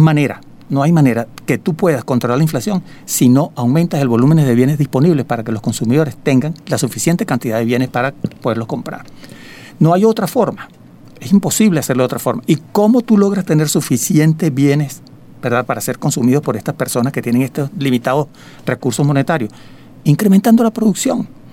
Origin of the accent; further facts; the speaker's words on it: Venezuela; los que salimos con la pata rota somos los venezolanos